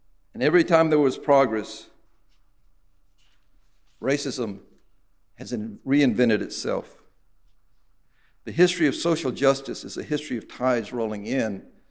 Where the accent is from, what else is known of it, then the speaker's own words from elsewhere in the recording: Greenville, United States; So I grew up in Greenville, attended Greenville High School back when it was a whites-only school.